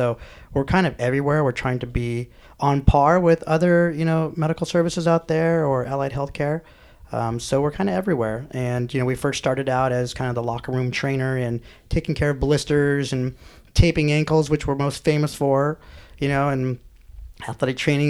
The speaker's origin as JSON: {"language": "English", "town": "Los Angeles", "region": "California", "country": "United States", "said": "hey, I'm from Los Angeles."}